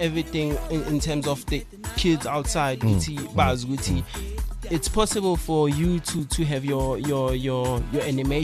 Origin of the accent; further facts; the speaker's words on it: Katlehong, Gauteng, South Africa; Okay, me, I'm from the East. Katlehong is pretty team.